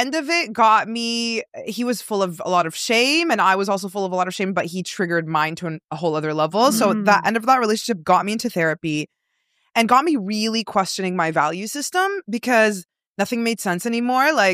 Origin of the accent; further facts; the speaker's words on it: Toronto, Ontario, Canada; Born and raised in Toronto, in a suburb of Toronto. Lived in my parents' same home my whole life till I was 27. Was very, very religious.